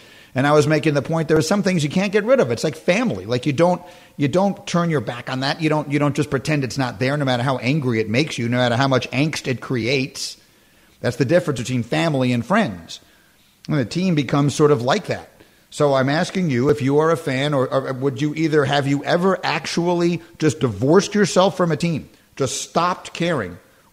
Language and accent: English; New York, United States; I grew up in New York. I grew up a crazy Knicks fan.